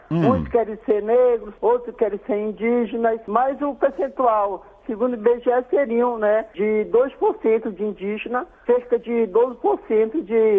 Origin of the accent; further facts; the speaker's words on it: Manaus, Amazonas, Brazil; Exatamente, somos de Manaus, aqui do Amazonas.